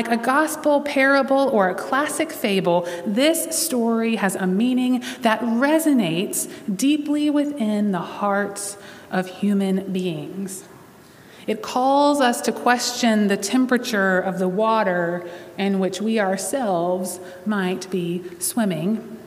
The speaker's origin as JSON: {"language": "English", "region": "the South", "country": "United States", "said": "As a Southerner myself, I have to confess that I heard this story a lot growing up"}